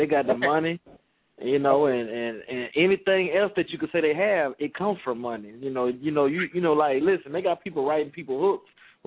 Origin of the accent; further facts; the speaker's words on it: Houston, Texas, United States; also born or lived in New Orleans, Louisiana; Man, I'm from New Orleans, Louisiana, uptown. Moved to Houston, Texas. Was raised there too.